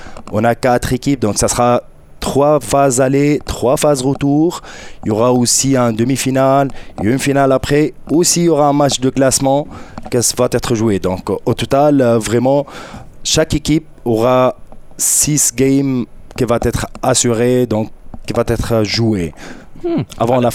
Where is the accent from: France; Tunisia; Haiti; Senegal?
Tunisia; J'étais arbitre aussi en Tunisie, parce que je viens de la Tunisie, du nord d'Afrique.